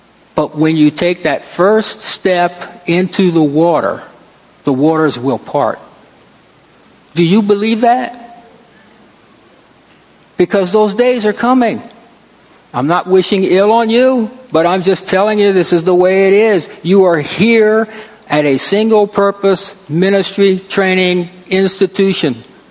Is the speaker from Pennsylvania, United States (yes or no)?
no; Louisiana, United States; Now, I'm from South Louisiana, and we know a little bit about floods.